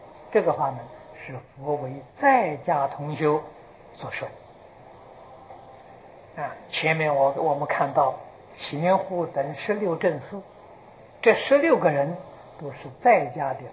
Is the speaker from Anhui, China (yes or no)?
yes; Anhui, China; 我是安徽人，我们家乡步行到九华山要走一个星期，我们住在江边